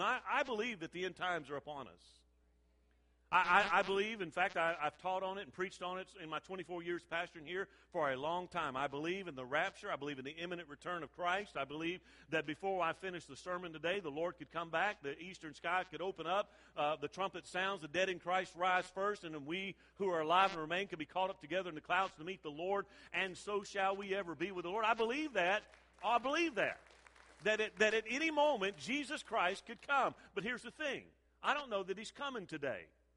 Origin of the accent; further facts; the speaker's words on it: Mobile, Alabama, United States; I grew up on the Gulf Coast there in Mobile